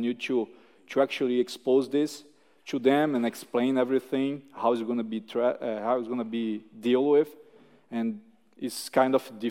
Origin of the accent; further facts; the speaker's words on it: Brazil; I'm from Brazil, and I'm happy to answer your questions.